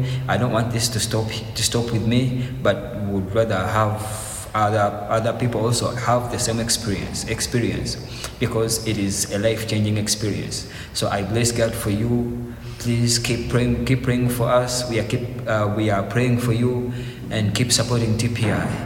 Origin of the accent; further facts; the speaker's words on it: Kampala, Central Region, Uganda; English is a second language; I'm from Uganda, Kampala, Kawempe.